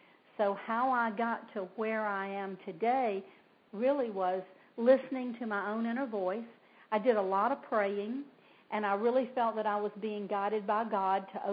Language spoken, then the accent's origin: English; the South, United States; I was born and raised in the South.